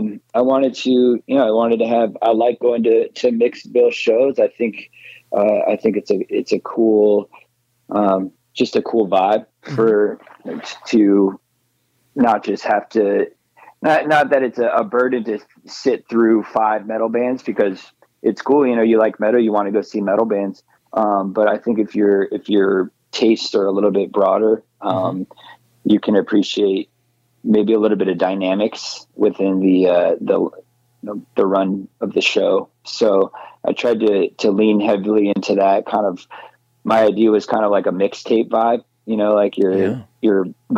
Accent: Phoenix, Arizona, United States; growing up in Phoenix, the Phoenix area

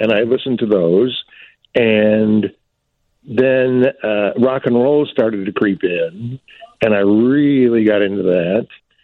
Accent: Ann Arbor, Michigan, United States; a local station in my hometown of Ann Arbor, Michigan.

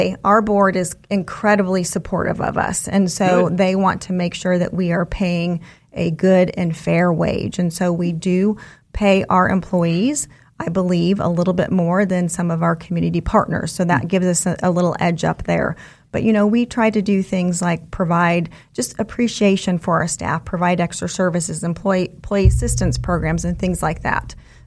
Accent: Omaha, Nebraska, United States; now in Wichita, United States; I'm from Omaha, Nebraska.

